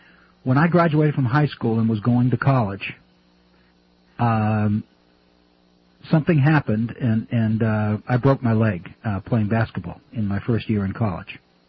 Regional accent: Boston, Massachusetts, United States; I grew up in Boston. I grew up in a working-class family. My dad worked in a bakery

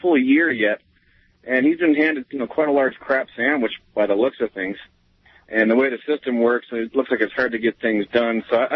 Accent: Canada; now in Denver, United States; I'm from the Socialist Republic of Kanakistan, otherwise known as, you know, Canada.

